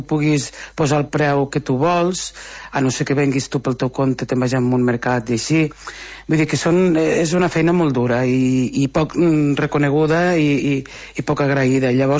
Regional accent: Catalonia, Spain; jo volia conèixer la meva comarca, que era les Garrigues.

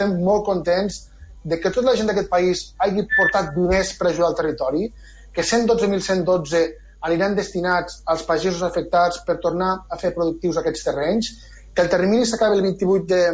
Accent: Catalonia, Spain; els que som d'aquí, els que som de Vinebre, la Torre de Flix, de la Palma

